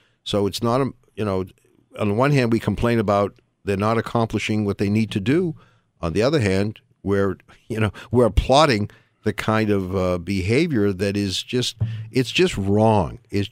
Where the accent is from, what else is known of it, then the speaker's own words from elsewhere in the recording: Massachusetts, United States; And I should mention, Reverend, that Speaker is from Massachusetts, my home state.